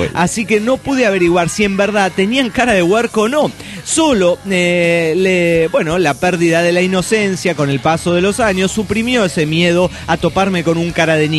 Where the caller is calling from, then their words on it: Cali, Valle del Cauca, Colombia; de Cali, Colombia.